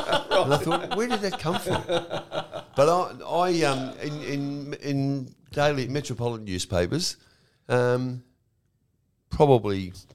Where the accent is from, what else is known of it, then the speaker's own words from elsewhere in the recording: Werribee, Victoria, Australia; When I was a kid, I was working at the Werribee Banner, right? Yes. Which is my hometown.